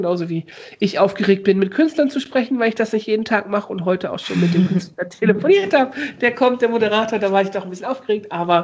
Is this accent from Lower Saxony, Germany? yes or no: yes; Osnabrück, Lower Saxony, Germany; Ich komme ja aus Osnabrück, ne?